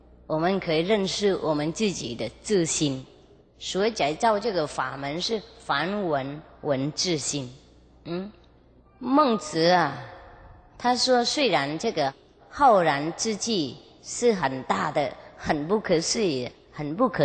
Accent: Vietnam; 我们越南人呢，也有一些修行者

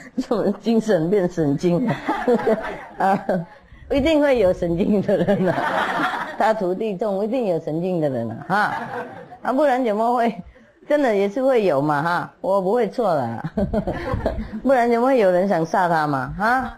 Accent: Taiwan; 我们台湾人也是这样子吗？急什么？

